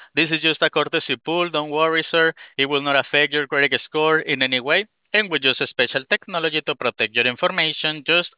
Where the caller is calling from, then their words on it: West Palm Beach, Florida, United States; We're calling you from West Palm Beach, Florida.